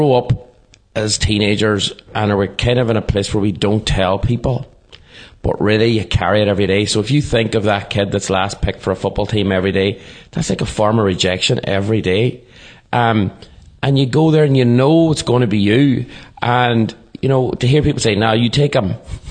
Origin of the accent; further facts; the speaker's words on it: Ulster, Ireland; if I go back to growing up in Donegal, and it was a happy upbringing